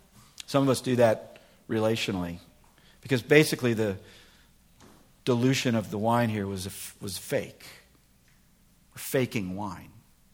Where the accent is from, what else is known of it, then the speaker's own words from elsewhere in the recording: United States; and you know, growing up in America, what's the rule for eating? Finish everything on your plate.